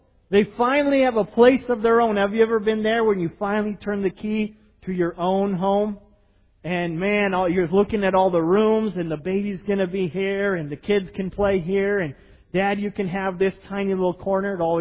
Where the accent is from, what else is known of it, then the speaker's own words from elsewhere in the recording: United States; You know, I'm an American. Why would I abandon my country, the things I value to go to somewhere foreign, to a people I don't know?